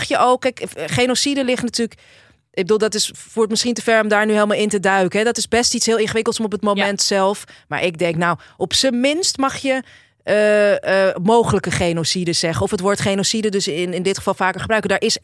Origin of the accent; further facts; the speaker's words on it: Amsterdam, North Holland, Netherlands; ik als Amsterdammer dan opgegroeide Amsterdammer